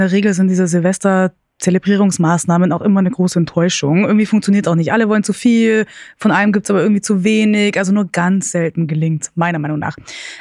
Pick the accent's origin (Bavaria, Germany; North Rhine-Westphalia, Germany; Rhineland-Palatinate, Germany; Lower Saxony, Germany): Bavaria, Germany; Munich; aber ich bin ja auch aus München. Da ist man ja schnell überall.